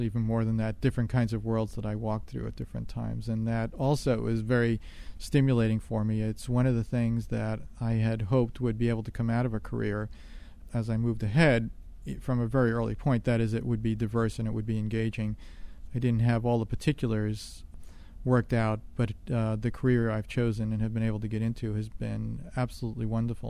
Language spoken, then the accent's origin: English; New York City, New York, United States; I grew up in New York City, and Washington, D.C. is another global city.